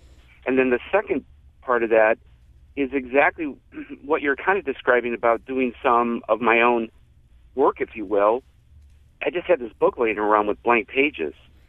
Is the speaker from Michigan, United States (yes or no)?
yes; Detroit, Michigan, United States; And I'm from Detroit, from the Art Institute.